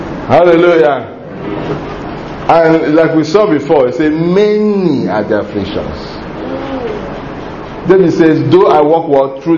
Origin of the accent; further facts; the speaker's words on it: Rivers, Nigeria; You know, we are from River State. Even that one you can't control. There is something falling from the sky. Soot. Anything in your house turns black.